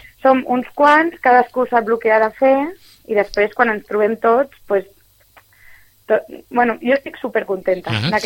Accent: Sitges, Catalonia, Spain; com som gent de Sitges i gent amb unes edats molt similars

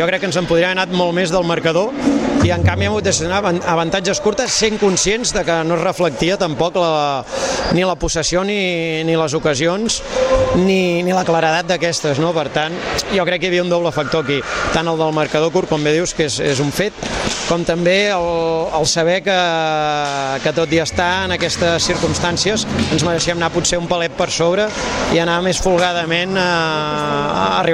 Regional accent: Vilafranca del Penedès, Catalonia, Spain; Vilafranca, jo soc de Vilafranca, espero i desitjo que ens ajudi

